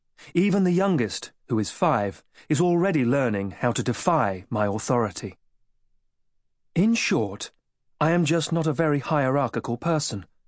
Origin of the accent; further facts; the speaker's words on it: United Kingdom; But as a British citizen, I could not even vote in that election.